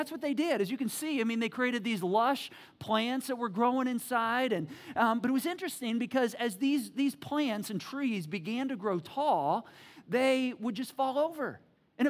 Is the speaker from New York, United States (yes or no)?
no; Michigan, United States; I grew up in Michigan with snowmobiles